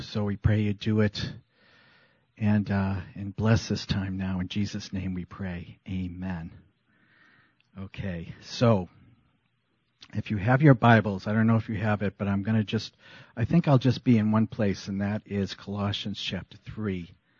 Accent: Massachusetts, United States; So I have been in this church since 1980. I was originally from Massachusetts.

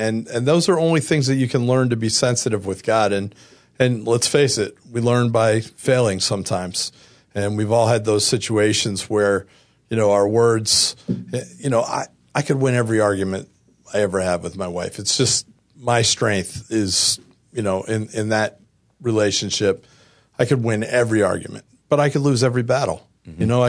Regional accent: East Coast, United States; my wife was from the West Coast, I was from the East Coast. My family's here all the time.

